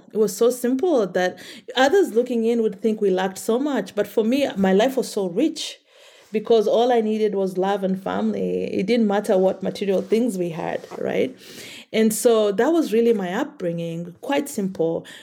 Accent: Kenya; I grew up in Kenya

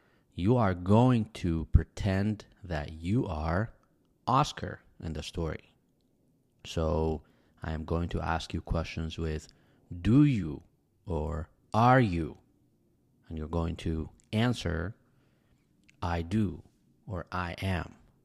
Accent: Medellin, Antioquia, Colombia; English is a second language; now in Dodge City, United States; I live in Dodge City, Kansas. Originally, I am from Medellin, Colombia. Now, I live in the United States because there are more economic opportunities here. In Medellin, I have a big family.

